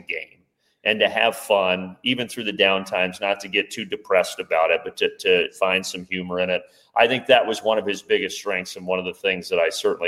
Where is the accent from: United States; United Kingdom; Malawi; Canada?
United States; Indiana; And I also grew up loving basketball because I grew up in Indiana. I grew up in the Big Ten footprint.